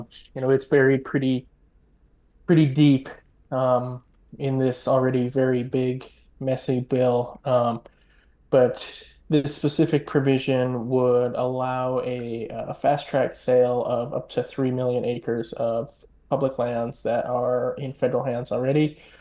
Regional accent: Montana, United States; now in Washington, United States; I'm from Montana, grew up in Montana, whole family is still there. But I'm over here in DC now

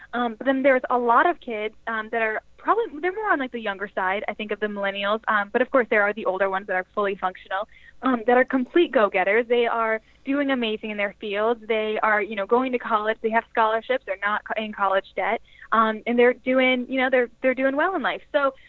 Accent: Florida, United States; the Florida House of Representatives and everything, because I'm from Florida.

